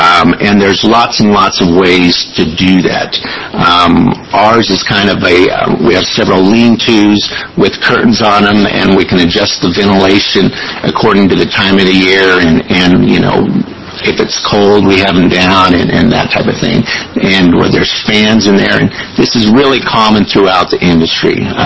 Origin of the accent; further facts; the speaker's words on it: Gervais, Oregon, United States; I'm from Jervis, Oregon, which is just about a half hour south of here. I'm a fourth-generation dairy farmer.